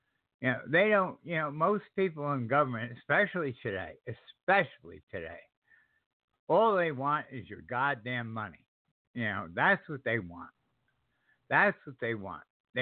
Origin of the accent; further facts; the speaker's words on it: New York, United States; born there; now in South Carolina, United States; I happen to live in South Carolina, but I was born in New York, and I spent 20 years in the military.